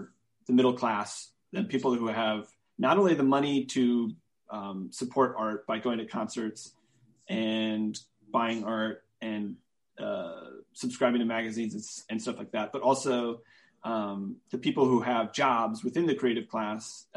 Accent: Minnesota, United States; now in Brooklyn, United States; I grew up in Minnesota. I went to school for painting in northern Minnesota at the University of Minnesota Duluth.

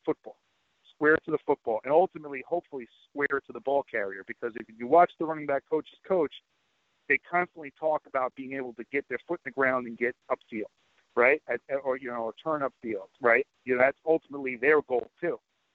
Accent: Queens, New York, United States; I'm originally from Queens, Long Island area too.

